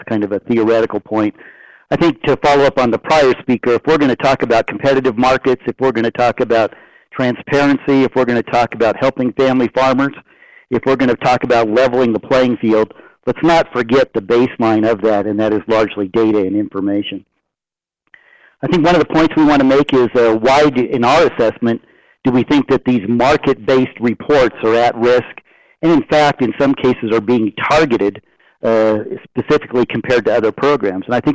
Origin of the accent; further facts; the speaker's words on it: California, United States; Wisconsin, Texas, Louisiana, California, my home state, lost their market news decades ago.